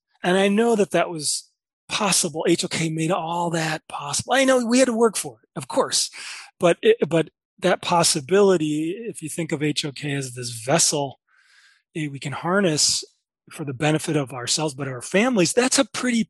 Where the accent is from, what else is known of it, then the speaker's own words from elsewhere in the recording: Chicago, Illinois, United States; as a kid growing up in Chicago, I couldn't even have dreamt being an architect because I never met one.